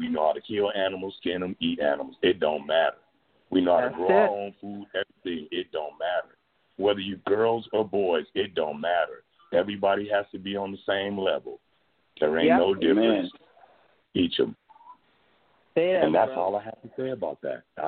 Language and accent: English; Fresno, California, United States; I learned a lot of things growing up in Fresno, California, you know.